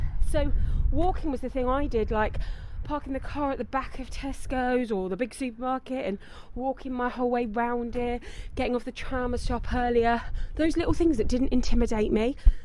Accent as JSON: {"language": "English", "region": "London", "country": "United Kingdom", "moved": "yes", "lives_now": "Manchester, United Kingdom", "said": "Oh, of course I'm a city girl. I'm from London and then moved to Manchester."}